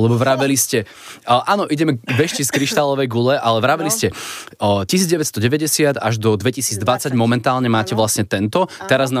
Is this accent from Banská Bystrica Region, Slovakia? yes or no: no; Žilina Region, Slovakia; ešte keď som bol malý, na Kysuciach, keď som vyrastal